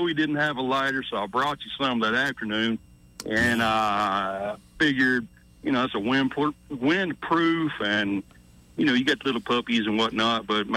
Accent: Birmingham, Alabama, United States; I'm actually from the Birmingham area

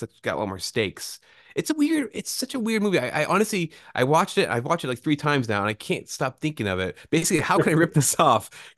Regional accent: United States; As an American audience, sometimes I'm like, what are we trying to say?

